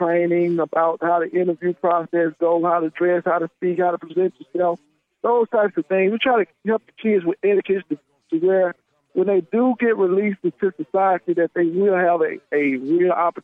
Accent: Prichard, Alabama, United States; I'm from Pritchard, and David from Pratt City in the Jefferson County area. And I'm down here from Mobile County in the Pritchard city limits.

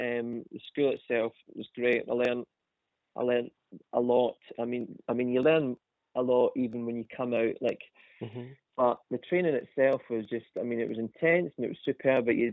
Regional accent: Girvan, Scotland, United Kingdom; also born or lived in Edinburgh; now in London, United Kingdom; when I moved from Girvan to Edinburgh, I mean, that was like, that was a shock, but it was definitely a change moving to a city. Mm. But then moving from Edinburgh to London, that was something else.

